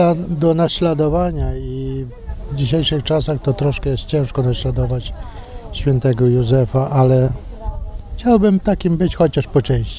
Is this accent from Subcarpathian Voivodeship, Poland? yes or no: yes; Radymno, Subcarpathian Voivodeship, Poland; No to jest rejon Radymno jestem.